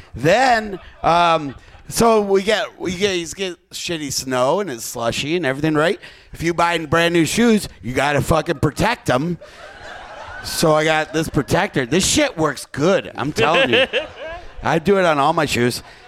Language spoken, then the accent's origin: English; Detroit, Michigan, United States; I'm from Detroit. We got the highest paid guy, but nobody gives a fuck really for some reason.